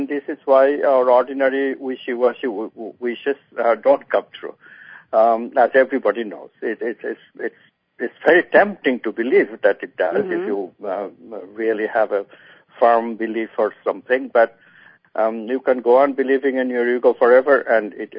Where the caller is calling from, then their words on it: Eugene, Oregon, United States; I'm calling from Eugene, Oregon today.